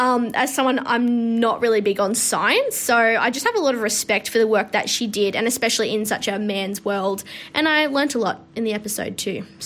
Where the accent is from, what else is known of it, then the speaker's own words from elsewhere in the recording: Parkes, New South Wales, Australia; I'm also 18 and from Parkes, New South Wales.